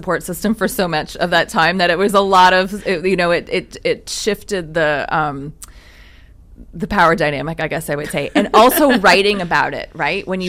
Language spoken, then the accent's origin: English; Ontario, Canada; I grew up in outside of Toronto.